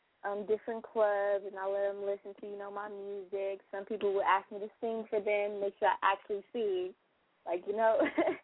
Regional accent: Chicago, Illinois, United States; I'm from the Chi-Town, actually, right now.

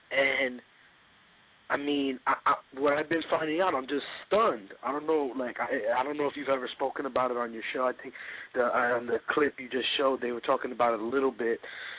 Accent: Brooklyn, New York, United States; accent: Brooklyn; I'm from Brooklyn, New York. I'm only 19 years old

